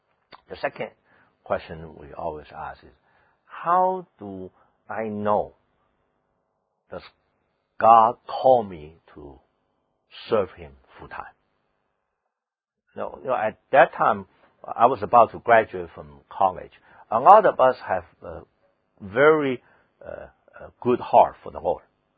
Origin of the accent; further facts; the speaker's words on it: Hong Kong; English is a second language; I am a Beijingese from Hong Kong. So, you know, my English is lousy, but my Mandarin and Cantonese are perfect, almost perfect.